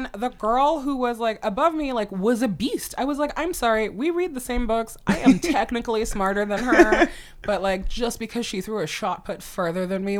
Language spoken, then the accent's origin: English; New York, United States; Because now I'm like, I'm from New York.